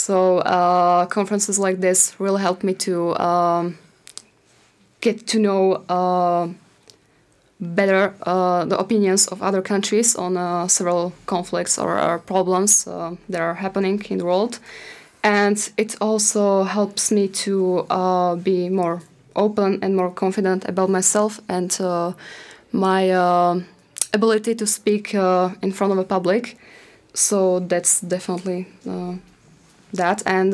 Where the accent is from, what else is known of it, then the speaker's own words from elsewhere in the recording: Slovakia; because I'm also from Slovakia